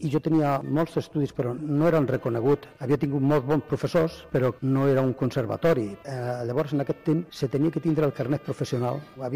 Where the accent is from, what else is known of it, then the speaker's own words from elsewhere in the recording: Andalusia, Spain; now in Molins de Rei, Spain; Soc natural de Granada, d'un poble que es diu Ugarits. Molt musical, eh? Musical, perquè sempre han hagut bandes i visc a Molins de Rei des del 62, eh? Porto aquí també 27 anys a Sant Feliu